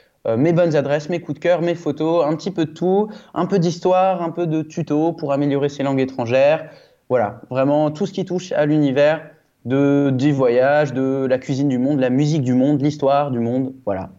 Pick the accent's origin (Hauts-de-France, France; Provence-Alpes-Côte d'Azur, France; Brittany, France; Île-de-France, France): Brittany, France; parce que je suis breton, donc voilà.